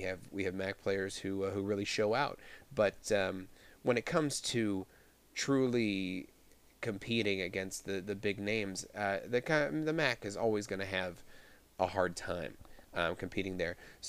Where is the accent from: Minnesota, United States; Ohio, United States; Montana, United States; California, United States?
Ohio, United States; for those of us like me who were growing up in Northeast Ohio at the time.